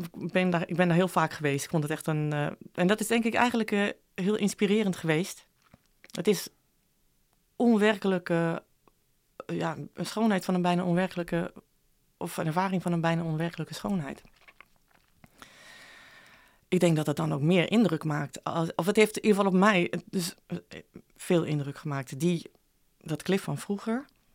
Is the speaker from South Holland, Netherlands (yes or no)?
no; Friesland, Netherlands; Ik moet dan misschien toch even vertellen wat ik ben in Friesland opgegroeid. Aan de IJsselmeerkust, aan het klif.